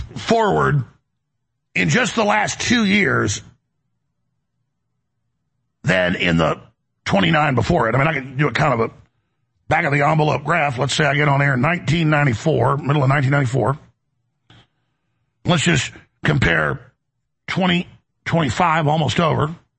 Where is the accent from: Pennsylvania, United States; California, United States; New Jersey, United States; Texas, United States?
Texas, United States; Dallas; You know, I've lived a lot of different places. And multiple times in my life, growing up in Dallas